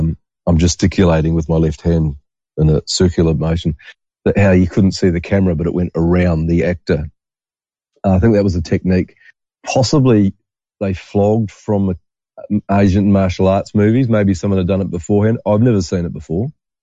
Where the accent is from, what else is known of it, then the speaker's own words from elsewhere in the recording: New Zealand; growing up in New Zealand about earthquakes and volcanoes, which are prevalent in New Zealand